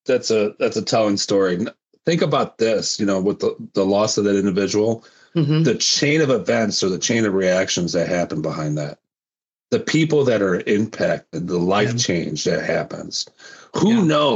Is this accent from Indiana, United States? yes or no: yes; Indiana, United States; Growing up in Northwest Indiana, a proud 219er, 90% of my family were employees at U.S. Steel.